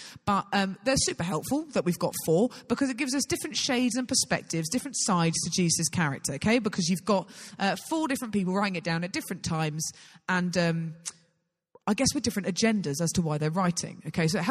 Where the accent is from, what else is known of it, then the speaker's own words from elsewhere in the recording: York, Yorkshire and the Humber, United Kingdom; I'm from York, we've got a lovely stack load of students in my little church.